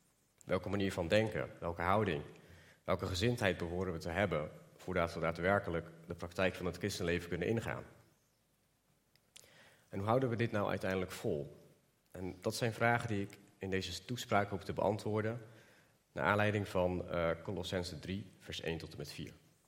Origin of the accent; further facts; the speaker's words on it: Eindhoven, North Brabant, Netherlands; Ik kom uit Eindhoven.